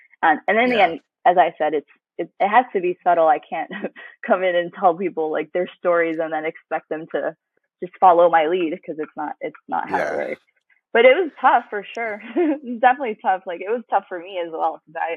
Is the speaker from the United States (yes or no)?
no; Costa Rica; also born or lived in Honduras; I was Central American, so I approached them and like I try to like chat people up and tell them like, oh, I'm from Costa Rica, lived in Honduras